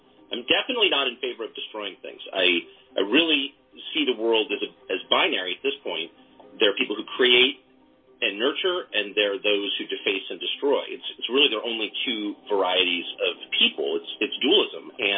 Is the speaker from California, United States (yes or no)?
yes; La Jolla, California, United States; also born or lived in Georgetown; I grew up in La Jolla and Georgetown, so it's not like I'm the son of a coal miner.